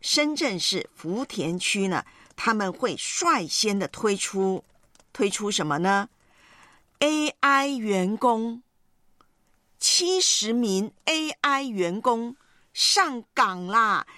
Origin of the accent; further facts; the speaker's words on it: Taiwan; 你知道我们小时候在台湾呢